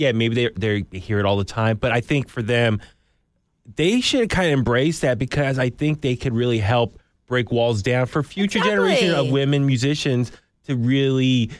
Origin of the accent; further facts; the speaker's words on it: San Francisco, California, United States; I think it's just because maybe we're from San Francisco.